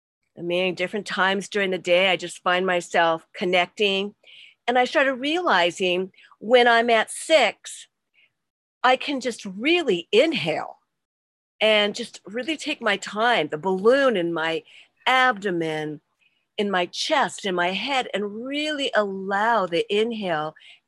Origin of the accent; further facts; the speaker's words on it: California, United States; born there; I was born in Southern California, so I was outside all the time.